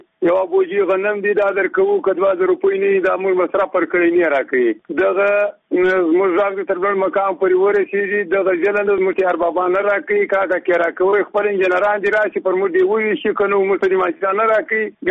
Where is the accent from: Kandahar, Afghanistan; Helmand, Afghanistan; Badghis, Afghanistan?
Badghis, Afghanistan; Ghormach; زه د بادغیس ولایت یم، د غورماچ ولسوالۍ یم.